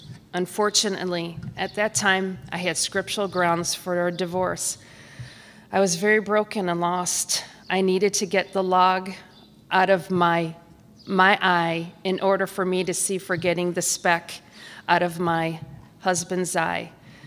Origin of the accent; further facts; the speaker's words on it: Downers Grove, Illinois, United States; also born or lived in Romeoville, Illinois; I was born in Romeoville, Illinois, and lived there until I was 7 years old and moved to Downers Grove.